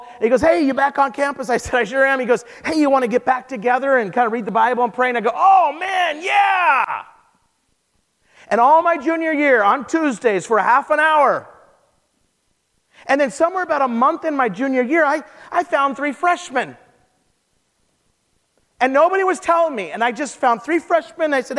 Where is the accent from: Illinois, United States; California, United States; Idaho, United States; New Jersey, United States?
Idaho, United States; It'd be like roast beef, mashed potatoes. We're from Idaho, you know, mashed potatoes, some green bean yuck stuff, some banana pudding dessert.